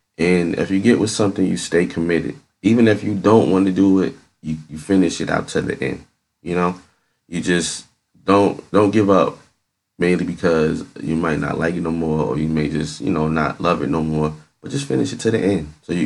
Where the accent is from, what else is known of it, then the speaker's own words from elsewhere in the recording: East Orange, New Jersey, United States; and I'm from East Orange, New Jersey, so it's not too far, right in the same area.